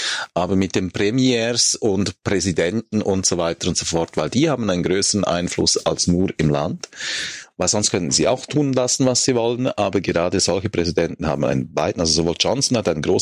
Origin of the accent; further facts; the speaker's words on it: Switzerland; Und wir als Schweizer können ja nicht unbedingt sagen, nein, das ist unmöglich, wir sind ja nicht mal drin.